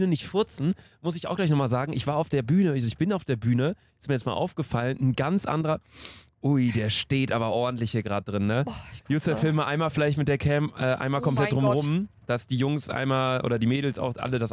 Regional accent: Cologne, North Rhine-Westphalia, Germany; wir kommen aus Köln, wir reden viel über Köln.

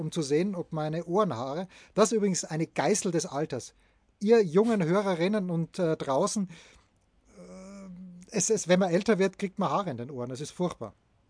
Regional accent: Austria; Aber ich bin ja Österreicher, ich habe meine Wehrpflicht erfüllt.

